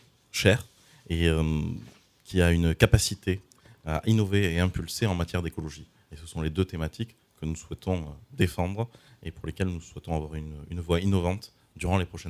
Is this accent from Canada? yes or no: no; Cahors, Occitanie, France; born there; Je suis né à Cahors il y a 36 ans, je suis papa d'un petit garçon